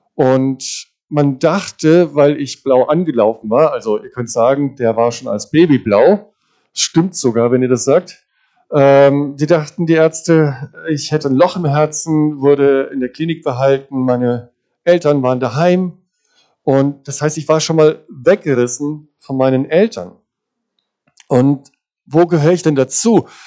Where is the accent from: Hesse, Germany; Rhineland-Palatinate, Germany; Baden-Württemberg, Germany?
Rhineland-Palatinate, Germany; Mainz; also born or lived in Munich; weil ich bin in Mainz aufgewachsen